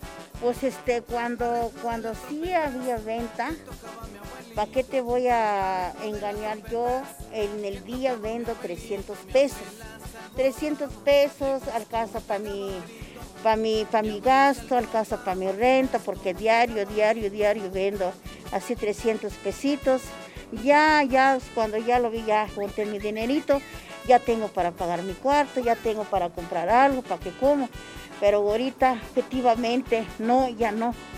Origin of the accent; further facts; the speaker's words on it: Pahuatlán, Puebla, Mexico; Yo vengo aquí de la Sierra de Pahuatlán, Puebla.